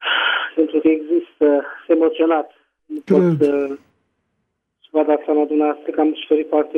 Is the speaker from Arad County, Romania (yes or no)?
no; Suceava, Suceava County, Romania; sunt din Suceava.